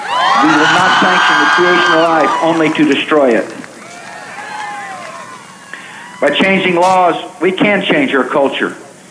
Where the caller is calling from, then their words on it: Manhattan, Kansas, United States; I'm calling from Manhattan, Kansas.